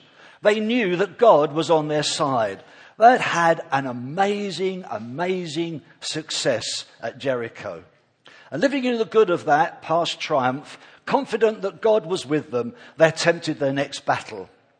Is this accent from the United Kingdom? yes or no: yes; Bognor Regis, South East England, United Kingdom; I'm from Bognor. We live in Bognor. We've been there 4 years.